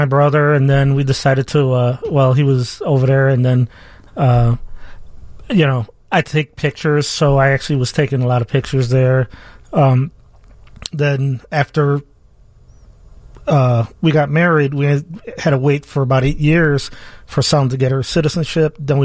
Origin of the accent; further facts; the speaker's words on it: Chicago, Illinois, United States; Born and raised in Chicago. Probably one of the few.